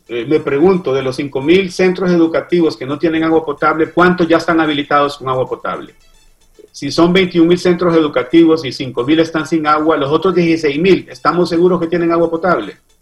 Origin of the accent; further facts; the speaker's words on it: Juticalpa, Olancho, Honduras; Yo soy de Juticalpa-Olancho.